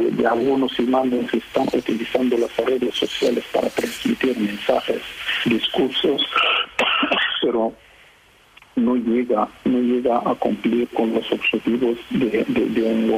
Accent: Catalonia, Spain; si realmente nos sentimos todos unidos como ciudadanos, como catalanes, como españoles

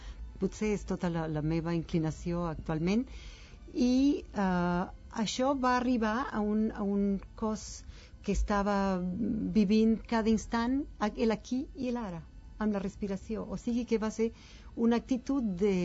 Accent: Santa Marta, Magdalena, Colombia; born there; Catalan is a second language; A Colòmbia, al Caribe colombiano, a Santa Marta.

